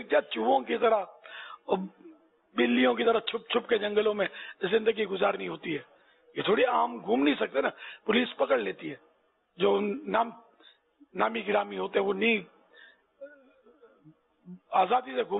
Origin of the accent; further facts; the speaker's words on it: Pakistan; ہمارا وطن سستا ہے, پاکستان سستا ہے, باہر ملک میں نکلو ذرا تو پتا چلے گا, اور کراچی شاید سب سے سستا ہے.